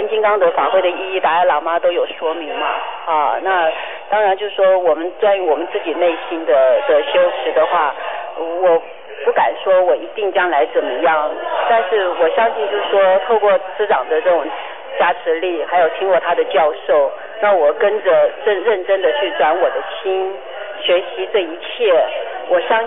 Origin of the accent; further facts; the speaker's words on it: Taiwan; 我从台湾。